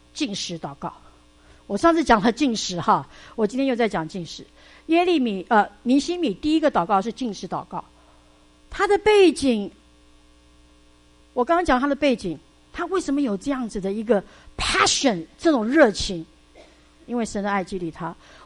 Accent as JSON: {"language": "Chinese", "region": "Sichuan", "country": "China", "said": "那是我的同胞，我是四川人"}